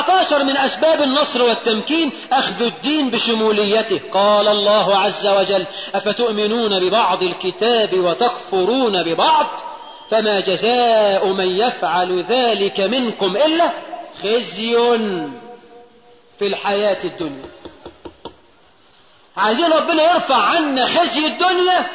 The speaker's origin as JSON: {"language": "Arabic", "country": "Egypt"}